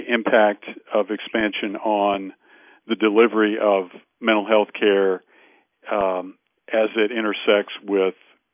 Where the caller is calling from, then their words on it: Alabama, United States; I'm calling from Alabama